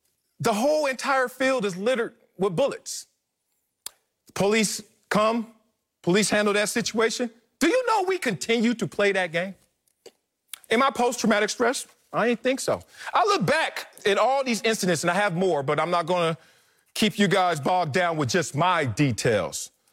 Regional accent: Los Angeles, California, United States; I'm from Compton, South Central, inner city, Los Angeles, and I'm here now.

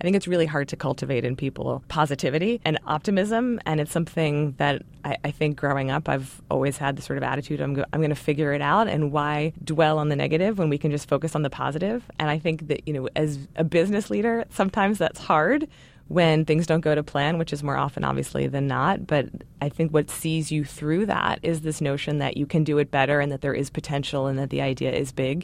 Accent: Baltimore, Maryland, United States; the reason that I grew up in Baltimore, my mother wanted us to live there and attend an all-girls school, which I did for 12 years.

